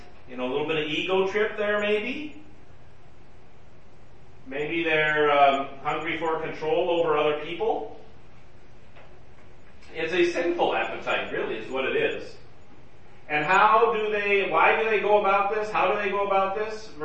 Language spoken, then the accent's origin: English; United States; I'm an American, we don't do that.